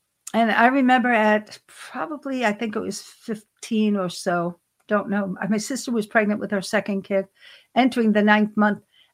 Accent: Brooklyn, New York, United States; I grew up in Brooklyn.

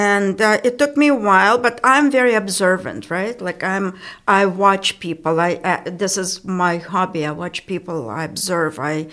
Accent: Kyiv, Ukraine; also born or lived in Dallas / Austin; now in United States; As a child, I'm from Kiev.

